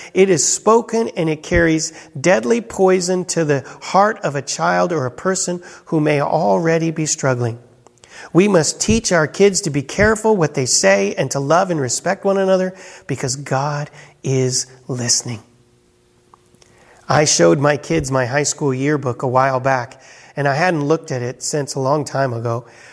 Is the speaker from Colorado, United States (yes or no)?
yes; Colorado, United States; also born or lived in Chicago, United States; I was born in Chicago and then moved to Colorado, but then went back to Chicago for 8 years for college and seminary.